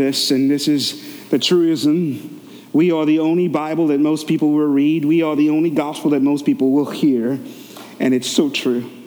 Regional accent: St. Lucia; Growing up in St. Lucia, that's how we fish.

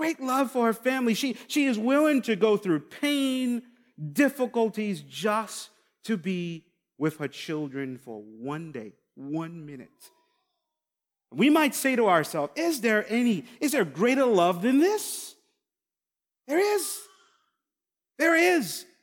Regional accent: St. Lucia; I grew up in St. Lucia, and there are other Caribbean islands around us.

